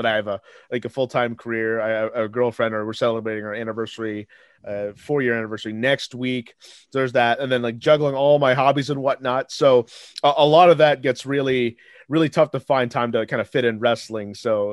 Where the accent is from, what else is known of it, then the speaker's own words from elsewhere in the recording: Peterborough, Ontario, Canada; PTBO stands for Peterborough, which is my hometown